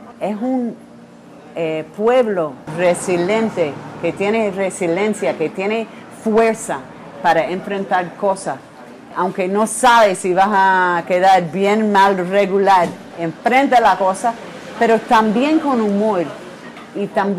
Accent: New York, United States; now in Cuba; Soy de Nueva York. Me enamoré del pueblo cubano, de las filosofías aquí, de cómo organizar una sociedad en una manera diferente.

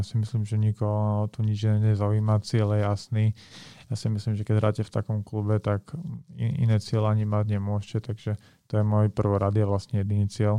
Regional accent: Spišská Nová Ves, Košice Region, Slovakia; Ja pochádzam zo Spiskej, môj rodný klub je Spiska Nová Ves

